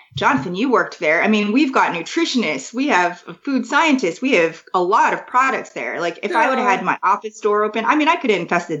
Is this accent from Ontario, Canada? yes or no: yes; Kitchener, Ontario, Canada; I grew up in Kitchener. But I would stay all the summers in a place called Oakville by a lake with my cousin every summer